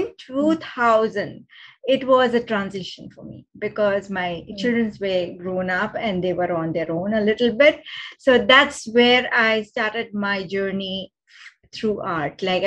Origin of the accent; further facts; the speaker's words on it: Mumbai, Maharashtra, India; I was born and brought up in Mumbai. I'm from a Gujarati family, very traditional and very conservative.